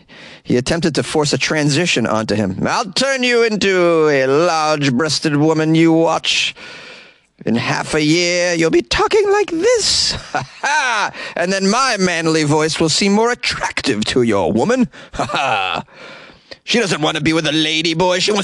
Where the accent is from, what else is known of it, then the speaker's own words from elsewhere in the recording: Boston, Massachusetts, United States; I'm from Boston, and we don't do it like that.